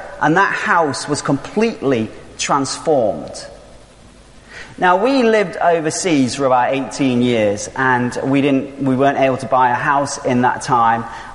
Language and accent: English; Knaresborough, Yorkshire and the Humber, United Kingdom; So I grew up in Knaresborough, and we lived at the end of our street was this old derelict house.